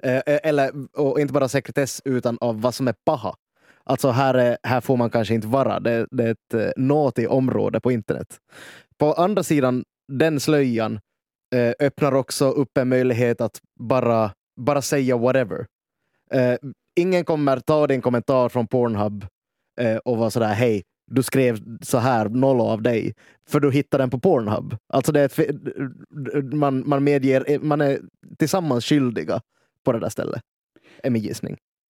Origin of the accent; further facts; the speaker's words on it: Nykarleby, Ostrobothnia, Finland; Jag är från Nykabi.